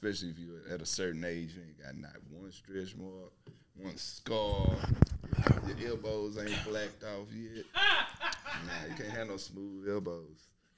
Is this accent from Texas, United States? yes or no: yes; Texas, United States; I am originally from Most City, Texas. Man, I'm from the old part, what they used to say, with the green stop sign.